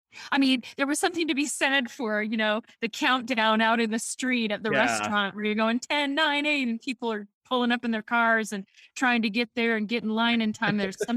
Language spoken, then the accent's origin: English; Missoula, Montana, United States; moved away as an adult; now in Seattle, United States; But, you know, I'm originally from Missoula. Yeah. And grew up there, born and raised, and, you know, moved to Seattle to go to school in 1987 and never came back to Montana